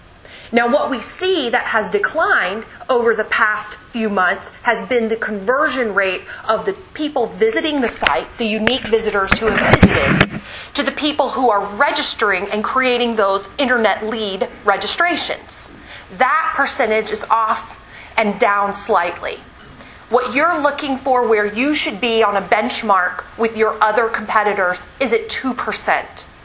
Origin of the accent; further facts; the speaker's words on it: Orlando, Florida, United States; I'm from Orlando, Florida, and work with a number of communities in Florida